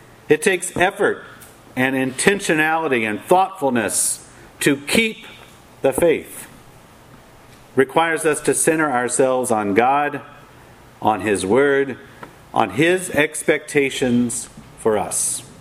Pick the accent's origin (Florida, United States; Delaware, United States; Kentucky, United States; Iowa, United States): Kentucky, United States; He was from California. I was from Kentucky.